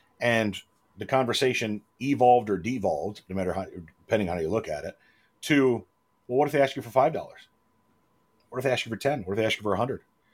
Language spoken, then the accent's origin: English; United States; Who want to, you know, I'm an American and I'm free and this is freedom.